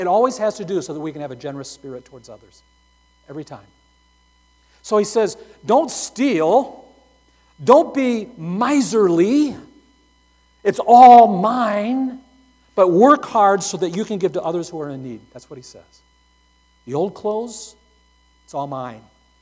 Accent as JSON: {"language": "English", "country": "United States", "lives_now": "Tanzania", "said": "at the end of the day, I'm still an American."}